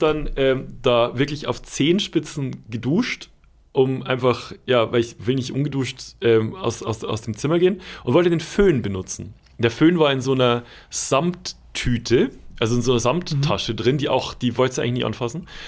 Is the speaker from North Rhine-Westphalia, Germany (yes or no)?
yes; Cologne, North Rhine-Westphalia, Germany; ich komme aus Köln